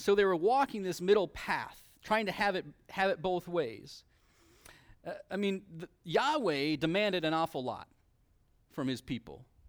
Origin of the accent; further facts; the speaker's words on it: Seattle, Washington, United States; also born or lived in Portland; I'm from Seattle, and we lived in Portland